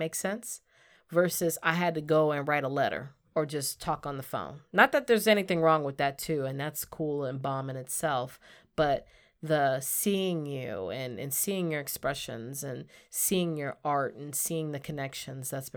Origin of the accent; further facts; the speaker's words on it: Jacksonville, Florida, United States; Like, we're from Jacksonville, and the Hamilton play, this iconic Hamilton play, finally came to Jacksonville